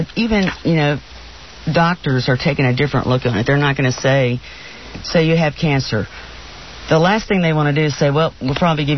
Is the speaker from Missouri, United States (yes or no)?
yes; Missouri, United States; I'm from Missouri. Show me.